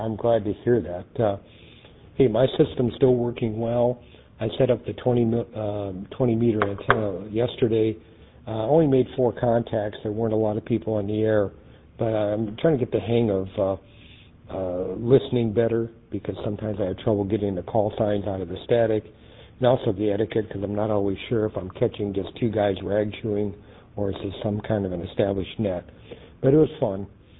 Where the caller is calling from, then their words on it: Florida, United States; I'm calling from Southwest Florida.